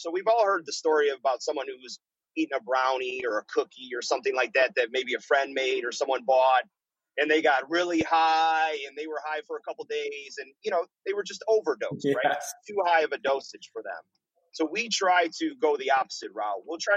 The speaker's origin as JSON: {"language": "English", "region": "Michigan", "country": "United States", "tie": "born or raised there", "said": "we're all born and raised in Michigan."}